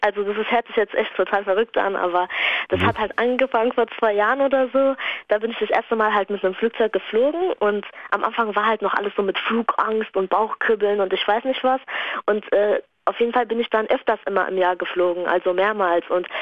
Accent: Lebanon; weil ich komme aus dem Libanon

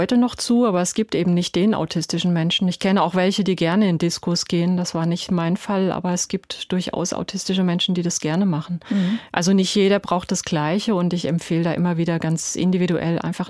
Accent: Odenwald, Germany; Ich komme aus der Odenwälder Gegend.

